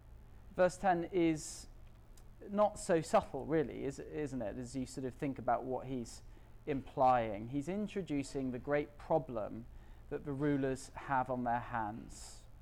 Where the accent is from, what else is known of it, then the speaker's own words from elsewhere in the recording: York, Yorkshire and the Humber, United Kingdom; I grew up in York, which has this great big minster, York Minster